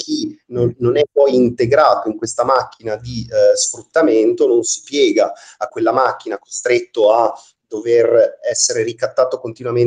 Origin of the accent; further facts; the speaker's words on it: Trieste, Friuli-Venezia Giulia, Italy; Noi veniamo dalla città di Trieste, che è soggetta a fortissima turistificazione